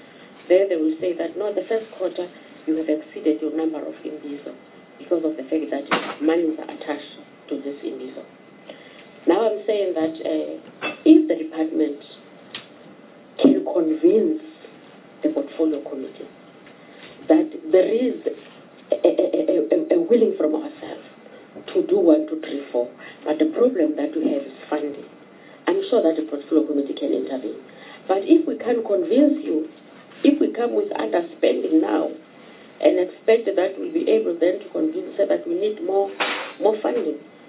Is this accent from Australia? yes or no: no; South Africa; I'm from South Africa